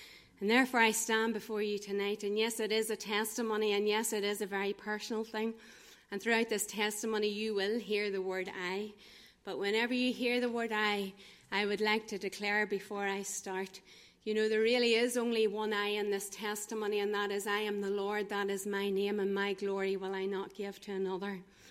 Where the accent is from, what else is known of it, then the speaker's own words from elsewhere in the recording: Banbridge, Northern Ireland, United Kingdom; I'm from Banbridge originally